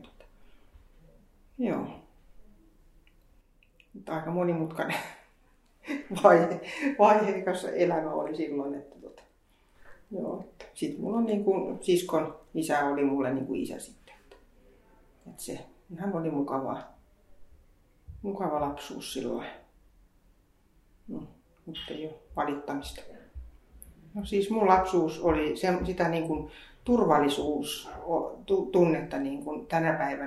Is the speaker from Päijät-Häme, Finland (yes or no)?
no; Tampere, Pirkanmaa, Finland; Mä oon ihan tamperelainen ja syntynyt tuonne Tahmelasta asunut ja syntynyt.